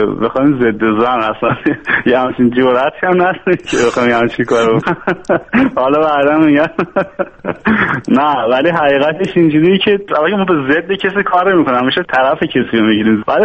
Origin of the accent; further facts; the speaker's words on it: Isfahan, Iran; moved away; من خودم بچه اصفهانم و اصلا کلا اصفهان به دنیا اومدم